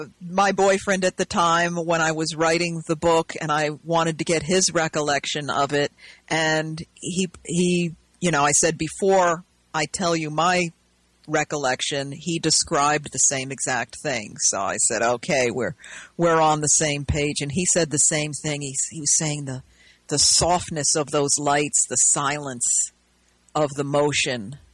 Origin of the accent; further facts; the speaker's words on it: New York, United States; growing up in the Hudson Valley, everybody had sightings